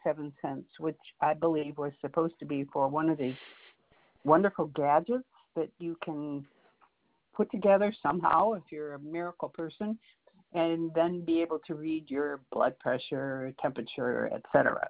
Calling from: Florida, United States; I'm calling you from Florida.

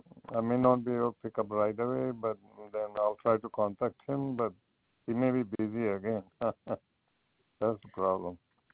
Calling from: San Diego, California, United States; I'm calling from San Diego.

